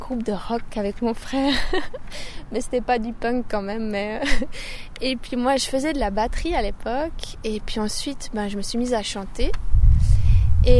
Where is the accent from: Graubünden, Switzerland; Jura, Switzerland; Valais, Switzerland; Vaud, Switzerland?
Vaud, Switzerland; Genolier; Oui, je viens de Genolier, juste au-dessus de Nyon.